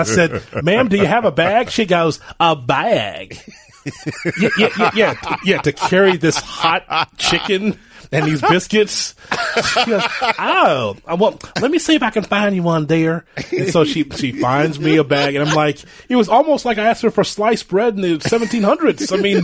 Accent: Chicago, Illinois, United States; maybe I'm frou-frou and I'm from Chicago, but I just like to have a bag to carry this stuff in.

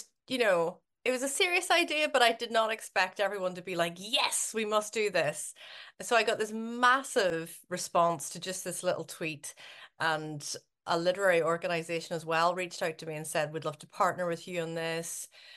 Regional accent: Northern Ireland, United Kingdom; now in Glasgow, United Kingdom; I currently live in Glasgow, as you said, but I'm from Northern Ireland originally, but I've lived away for about 20 years. I live just beside a river here in Scotland and just outside the city of Glasgow.

